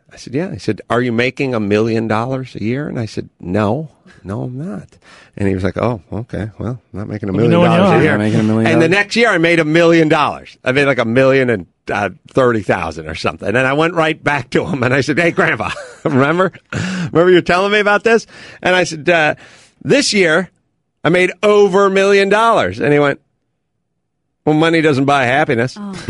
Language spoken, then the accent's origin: English; North Hollywood, California, United States; I'm from North Hollywood.